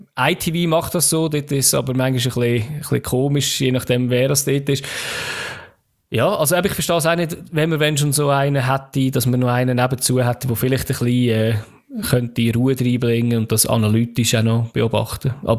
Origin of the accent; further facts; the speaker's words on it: Switzerland; das kann ich leider nicht empfangen als Schweizer